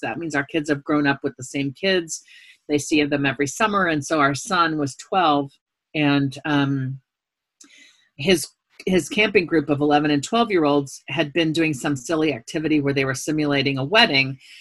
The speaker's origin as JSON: {"language": "English", "country": "United States", "tie": "born or raised there", "said": "I was raised middle class in America and am now upper middle class."}